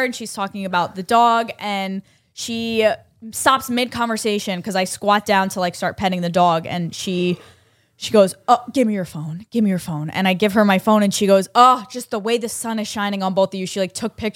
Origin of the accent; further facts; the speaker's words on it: New York, United States; moved away; because, you know, I just moved here. I'm from New York and this and that.